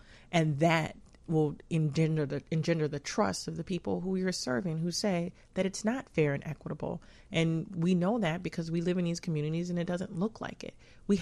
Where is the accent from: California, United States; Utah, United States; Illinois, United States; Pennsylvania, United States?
Illinois, United States; Chicago; I grew up in Chicago, and I grew up, you know, it's well documented, one of the most notorious housing projects in the country.